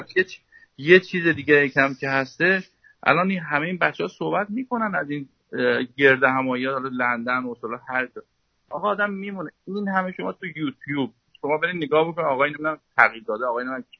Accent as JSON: {"language": "Persian", "country": "Iran", "said": "ما ایرانی هستیم"}